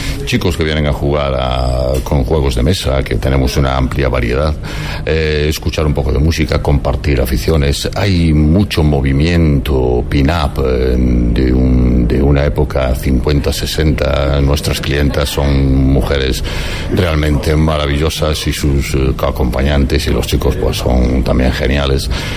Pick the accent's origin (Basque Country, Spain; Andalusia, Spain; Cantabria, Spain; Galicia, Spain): Galicia, Spain; Santiago de Compostela; yo soy de aquí, de Santiago, toda la vida